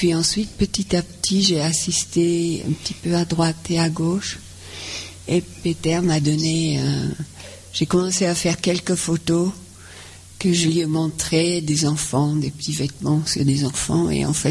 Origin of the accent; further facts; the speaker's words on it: Netherlands; moved away; Je suis venue de la Hollande